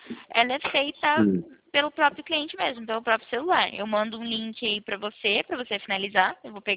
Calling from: Campo Limpo Paulista, São Paulo, Brazil; Hoje eu falo de Campo Limpo Paulista, conhece?

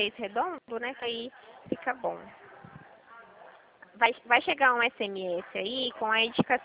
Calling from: Dracena, São Paulo, Brazil; Falo de Dracena

